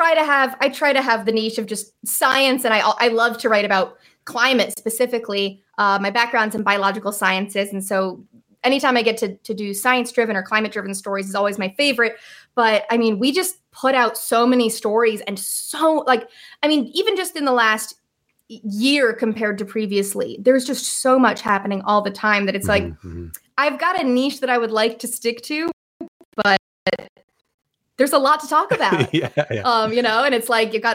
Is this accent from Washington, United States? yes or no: no; New Jersey, United States; And I grew up in New Jersey.